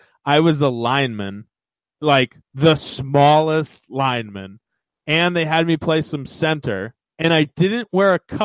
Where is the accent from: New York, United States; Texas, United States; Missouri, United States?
Missouri, United States; I was from Missouri.